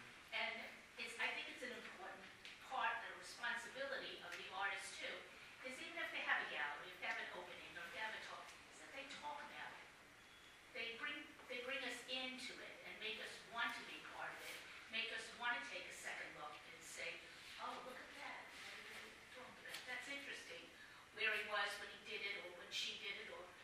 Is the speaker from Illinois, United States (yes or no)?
no; Long Island, New York, United States; When I was growing up on Long Island, and we didn't know about life.